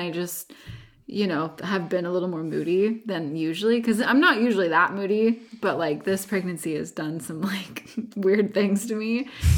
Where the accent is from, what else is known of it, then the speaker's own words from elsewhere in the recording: Vancouver, Washington, United States; Because I'm from Vancouver. I'm not from like this area.